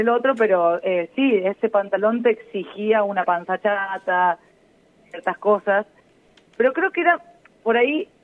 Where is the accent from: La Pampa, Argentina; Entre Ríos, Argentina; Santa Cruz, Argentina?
La Pampa, Argentina; Realicó; Yo soy de Realicó, un pueblo pequeño.